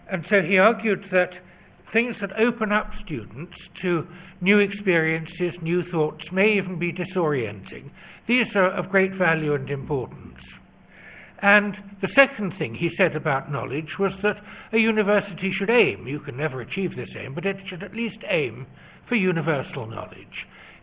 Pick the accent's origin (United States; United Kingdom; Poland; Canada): United Kingdom; And the other is that I'm British. We British are notorious for our insularity.